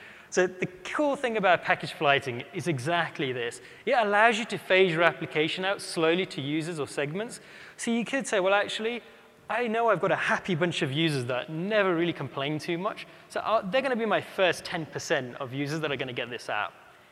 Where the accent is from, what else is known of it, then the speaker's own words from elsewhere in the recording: United Kingdom; I'm British, so T for two kind of works quite nicely.